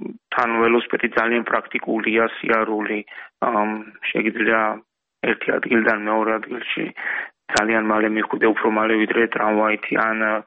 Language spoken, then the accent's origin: Georgian; Atskuri, Samtskhe-Javakheti, Georgia; და მე ჩემ სოფელში აწყურში გავატარე ბავშვობა და იქ თითქმის ყოველ დღე დავსტერნოვდი ხოლმე ველოსიპედით